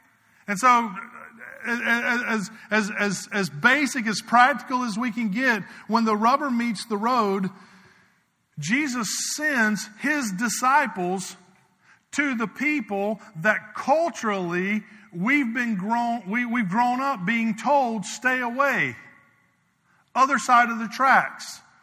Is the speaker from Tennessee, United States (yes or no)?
no; South Carolina, United States; now in Orlando, United States; I know where I grew up. I know where I came from. I grew up in South Carolina.